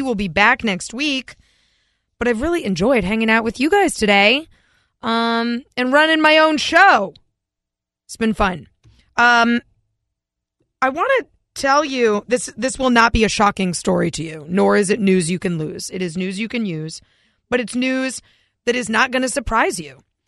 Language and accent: English; New England, United States; Because we grew up in New England, of course.